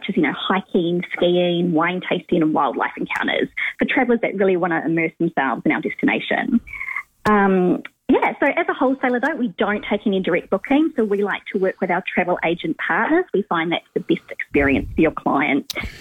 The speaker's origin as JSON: {"language": "English", "region": "Auckland", "country": "New Zealand", "tie": "born or raised there", "also_born_or_lived": "Feilding", "said": "So I grew up in Auckland. For your listeners that have travelled a little bit in New Zealand, I'll test them. I was actually born in Fielding in the Manawatu, but did most of my growing up in Auckland."}